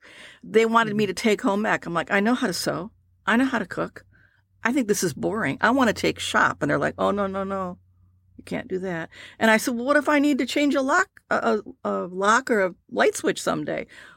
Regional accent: Detroit, Michigan, United States; I grew up in Detroit in the 60s and 50s, so I'm a dinosaur.

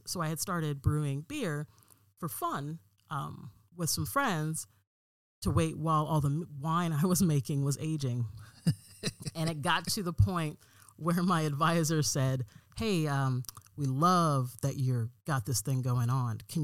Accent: Portland, Oregon, United States; I'm from Portland, Oregon. I'm born and raised here. My family has been here for a while now. So I went to high school here, all the things.

